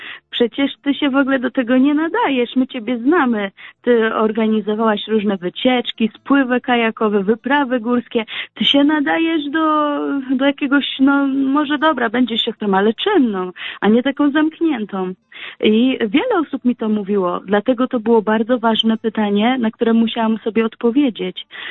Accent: Elbląg, Warmian-Masurian Voivodeship, Poland; now in Bielsko-Biała, Poland; chociaż ja pochodzę z Elbląga, więc moja najbliższa rodzina mieszka 600 kilometrów od Bielska, czyli z tego punktu, w którym ja teraz na co dzień żyję, mieszkam, w którym znajduje się mój klasztor

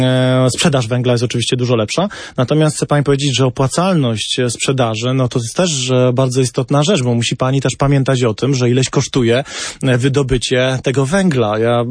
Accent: Kraków, Lesser Poland, Poland; born there; Ja też z Krakowa się urodziłem, w Krakowie.

